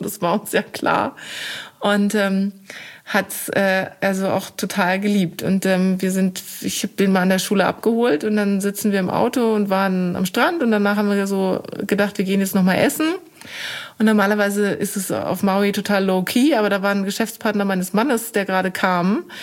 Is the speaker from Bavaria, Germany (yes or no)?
yes; Würzburg, Bavaria, Germany; born there; Ich bin selber Bayerin, das wissen vielleicht auch die wenigsten. Also ich bin auch in Bayern geboren. Schlussendlich liegt Würzburg ja in Bayern.